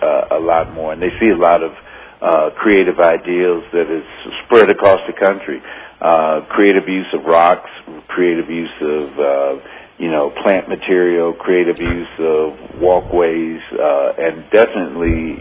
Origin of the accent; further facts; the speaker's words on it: Midwest, United States; now in Colorado, United States; Or where I grew up in the Midwest, you know.